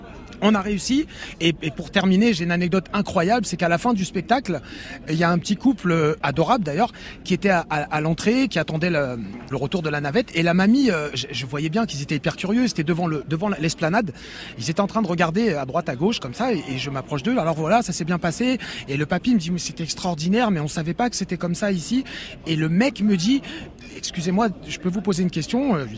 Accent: Sevran, Île-de-France, France; born there; ça fait maintenant 5 ans que je suis dans ce quartier. Alors moi, je suis né à côté, hein, je suis né à Sevran

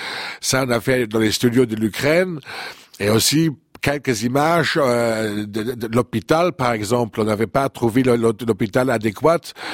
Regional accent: Luxembourg; parce que je suis luxembourgeois

